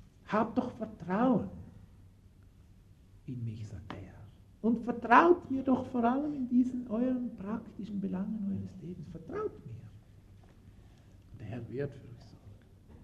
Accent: Southern Italy, Italy; German is a second language; Zum Beispiel bei uns in Süditalien, da gibt es viele Wohnungen, die leer stehen.

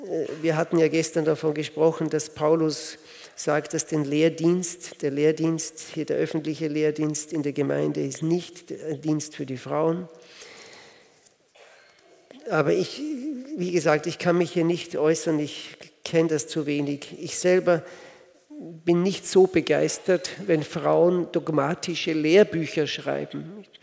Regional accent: Switzerland; bei uns in der Schweiz, gibt es solche wie heißt das, Brockenstuben, das sind Second-Hand-Laden.

